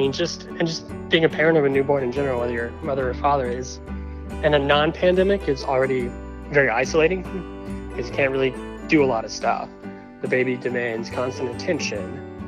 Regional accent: Plano, Texas, United States; from Plano, Texas.

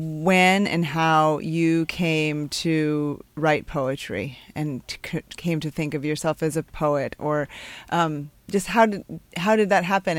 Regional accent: New Mexico, United States; now in Austin, United States; I grew up in southern New Mexico and live in Austin, Texas, and I have lived here since graduat

